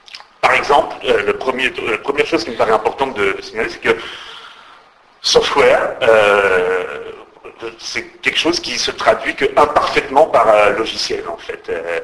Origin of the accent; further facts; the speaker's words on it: France; moi, je suis français, je suis francophone. Scott le sait, je parle très mal anglais.